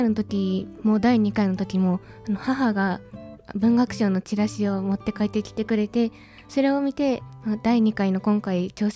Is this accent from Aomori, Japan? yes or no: no; Kyoto, Japan; 私自身その京都が生まれ育った京都が好きなので